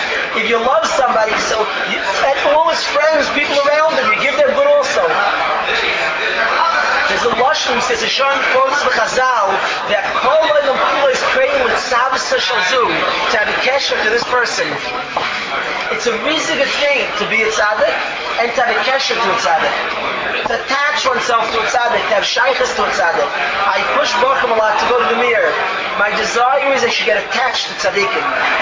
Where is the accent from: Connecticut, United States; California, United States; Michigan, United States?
Connecticut, United States; Waterbury; I'm from Waterbury, Connecticut.